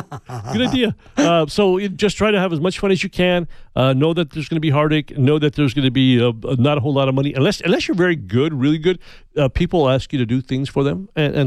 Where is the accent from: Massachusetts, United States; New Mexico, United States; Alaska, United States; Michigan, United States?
New Mexico, United States; Santa Fe; back when I grew up in Santa Fe, we've talked about that before